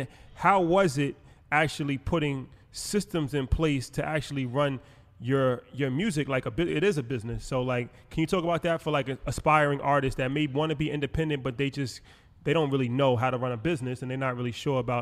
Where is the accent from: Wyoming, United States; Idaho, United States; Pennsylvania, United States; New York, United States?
New York, United States; You know, it's interesting, especially like we're from New York, but I always admired the South.